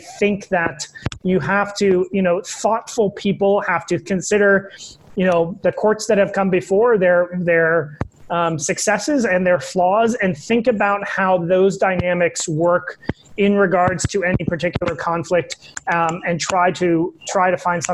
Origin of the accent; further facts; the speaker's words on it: United States; I think that's, you know, coming as an American, I think that's an important part of the ambassadorial position